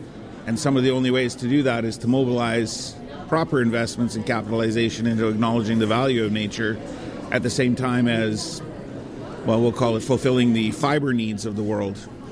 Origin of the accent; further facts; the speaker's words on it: Edson, Alberta, Canada; also born or lived in Brampton, Canada; I'm an Indigenous practicing professional forester. I was born in Brampton, Ontario, raised in Edson, Alberta for most of my life to high school.